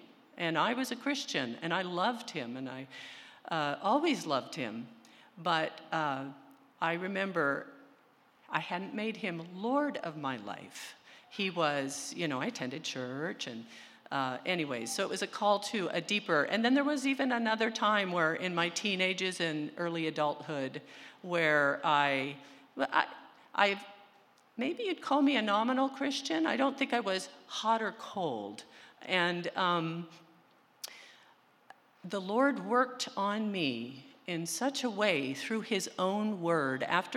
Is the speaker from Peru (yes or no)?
yes; Peru; now in United States; I was born and raised in Peru, South America, in the Amazon rainforest.